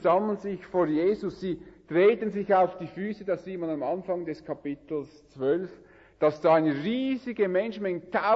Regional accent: Switzerland; Das Erbrecht hat bestimmt etwas anders ausgesehen als bei uns in der Schweiz.

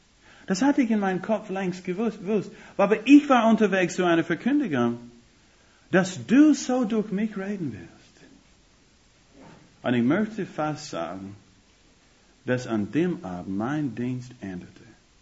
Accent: United States; German is a second language; now in Germany; Ich komme aus Amerika, das Land von Know-how.

